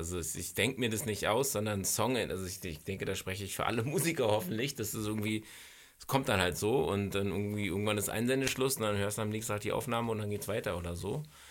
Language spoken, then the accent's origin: German; Berlin, Germany; ich bin Berliner, ich bin mit dem Grips-Theater groß geworden